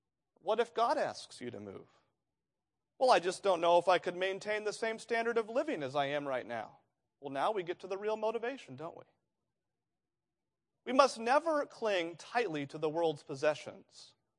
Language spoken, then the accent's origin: English; New England, United States; now in Indiana, United States; I was born and raised in New England. I am a New Englander. I love New England. Now, I've lived in Indiana, so I'm a New England Hoosier now.